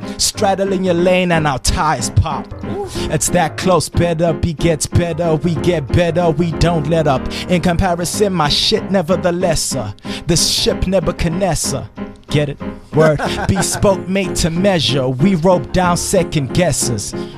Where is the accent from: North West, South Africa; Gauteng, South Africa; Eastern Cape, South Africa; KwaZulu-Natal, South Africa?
KwaZulu-Natal, South Africa; Durban; I'm from Durban, man.